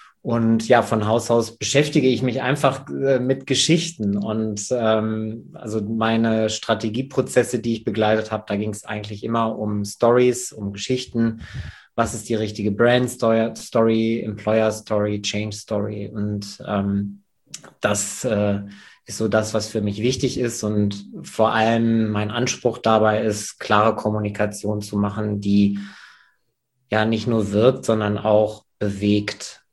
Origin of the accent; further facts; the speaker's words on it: North Rhine-Westphalia, Germany; now in Cologne, Germany; Ich bin Sauerländer. Da bin ich aufgewachsen, sehr idyllisch und bin seit jetzt 21 Jahren in Köln. Warum Köln? Von meiner Orientierung bin ich gay